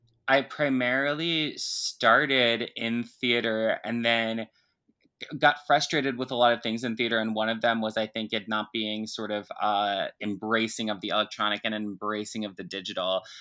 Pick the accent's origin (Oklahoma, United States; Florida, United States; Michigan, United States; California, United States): Florida, United States; that was something that was so ingrained culturally in me growing up outside of Jacksonville.